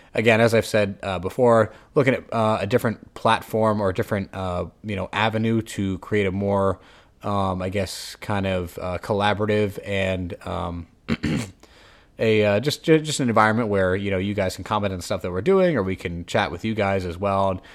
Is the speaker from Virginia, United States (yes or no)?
no; Connecticut, United States; I am from Connecticut, so if you guys didn't know that, big UConn fan here.